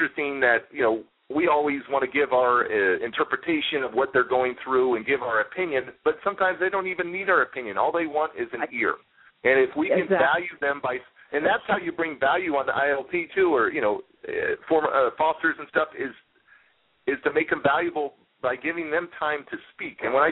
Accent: Oakland, California, United States; also born or lived in Hayward; I grew up in Hayward and Oakland

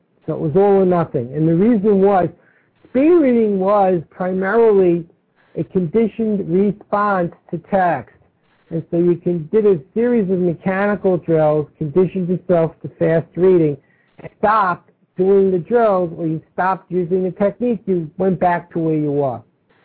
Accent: Brooklyn, New York, United States; now in Texas, United States; When I was younger, I grew up in Brooklyn. I live in Texas, but you may have detected I don't have a strong Texas accent.

